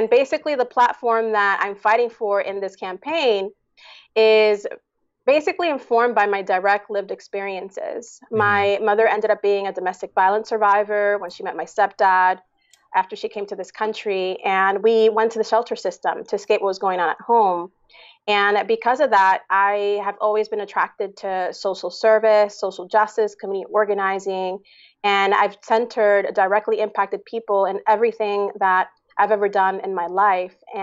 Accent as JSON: {"language": "English", "town": "Bayamón", "country": "Puerto Rico", "tie": "born there", "said": "I was born in Bayamón, Puerto Rico. My mother is an Afro-Dominican woman from the Dominican Republic."}